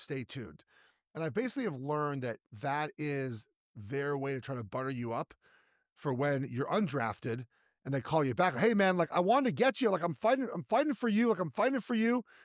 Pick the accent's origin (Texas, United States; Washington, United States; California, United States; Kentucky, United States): California, United States; Los Angeles; I grew up in Los Angeles.